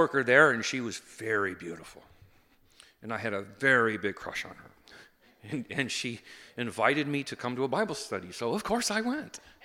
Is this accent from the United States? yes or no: yes; Chula Vista, California, United States; I grew up down in the South Bay, down in Chula Vista